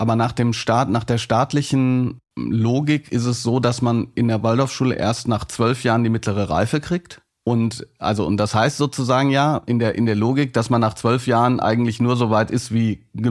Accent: Hagen, North Rhine-Westphalia, Germany; Und ich bin in Hagen groß geworden.

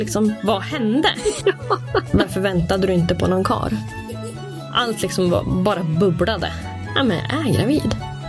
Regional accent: Brunflo, Jämtland County, Sweden; Jag är född och uppvuxen i Brunflo. Bott där i hela mitt liv. När jag flyttade hemifrån så flyttade jag till Brunflo.

